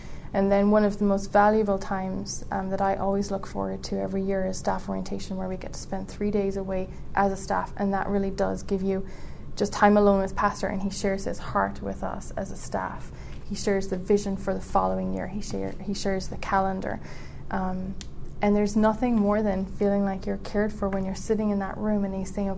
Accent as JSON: {"language": "English", "country": "Ireland", "moved": "yes", "said": "And being Irish, I do not eat pumpkin pie, period."}